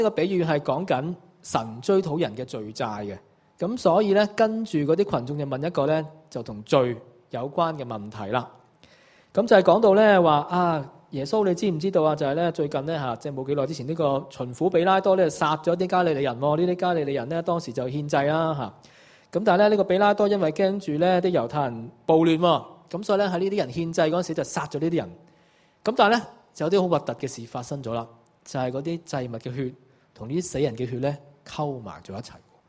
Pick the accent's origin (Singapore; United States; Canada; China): China; 咁其实咧，我哋中国人都有类似嘅睇法嘅